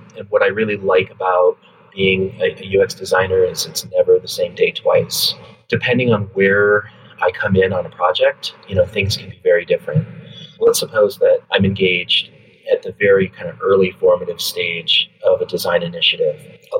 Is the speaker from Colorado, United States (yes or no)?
yes; Colorado, United States; also born or lived in Los Angeles; I'm originally from the West. I grew up in Colorado. I actually lived in LA for about 12 years.